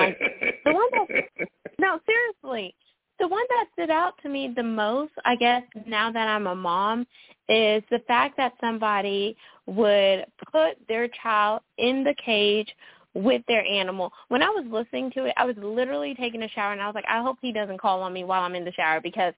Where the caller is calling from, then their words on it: Texas, United States; I'm calling from the great state of Texas.